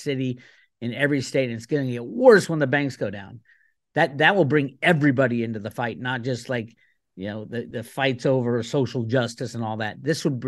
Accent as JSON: {"language": "English", "town": "Oakland", "region": "California", "country": "United States", "tie": "born or raised there", "said": "I grew up in Oakland. Oakland's a great place and a bad place at the same time. I loved it for many, many years. And then as of, you know, 5 years ago, I had to move out."}